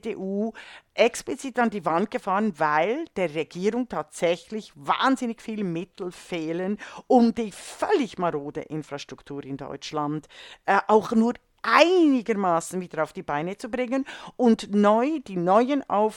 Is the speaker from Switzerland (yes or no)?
yes; Switzerland; also born or lived in Germany; ich als Schweizerin und als Deutsche